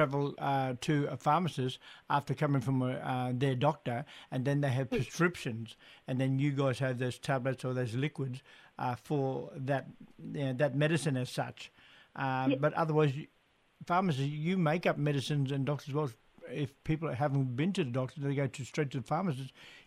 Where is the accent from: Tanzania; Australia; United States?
Australia; Darnley Island, Queensland; Darnley Island man here, so we got connection, my sister.